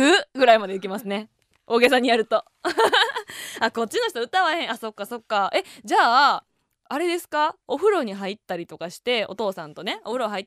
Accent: Kansai, Japan; 私関西人やからか知らないですけど

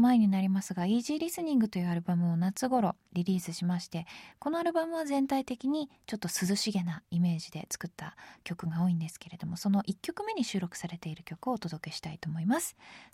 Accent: Osaka, Japan; 通常民謡踊りは太鼓や三味線なんですが、地元の河内音頭は 三味線ではなくエレキギターを使います。

